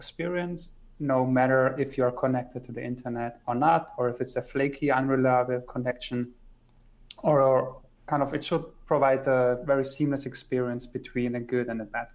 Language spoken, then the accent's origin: English; Germany; English is a second language; also born or lived in Poland; now in Zurich, Switzerland; I'm born in Poland, okay. So my family's Polish, but I grew up mostly in Germany, and I moved around a lot with my wife. So last 5 years, we lived in Zurich in Switzerland.